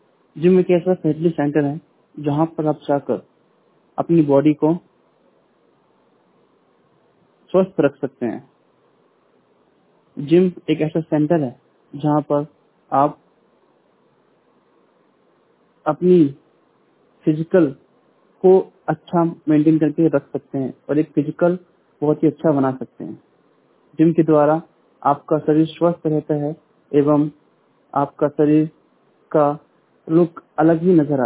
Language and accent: Hindi; Indore, Madhya Pradesh, India; और मैं bus stand Indore से हूँ।